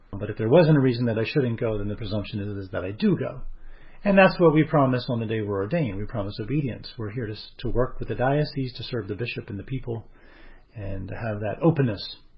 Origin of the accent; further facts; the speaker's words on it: Wilmington, Delaware, United States; now in Baltimore, United States; So I'm from Delaware, grew up in Wilmington, Delaware, came to Baltimore for graduate school, civil engineering, found work here